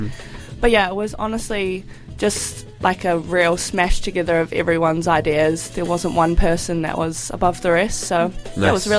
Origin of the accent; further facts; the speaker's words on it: Canterbury, New Zealand; I come from Kaikoura Valley, so a bit, but not too far.